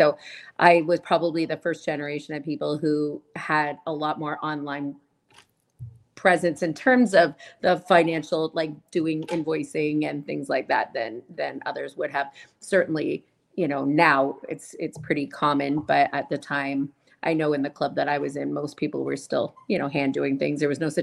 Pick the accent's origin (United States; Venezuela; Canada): Canada; Milton, Ontario; I grew up in Milton, which is where I coach now. So I have not left home in a very long time, it seems.